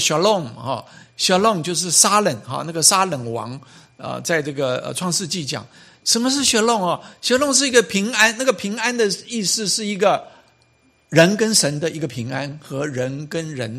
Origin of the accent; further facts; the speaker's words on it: United States; 就像我们美国人讲 How are you doing 啊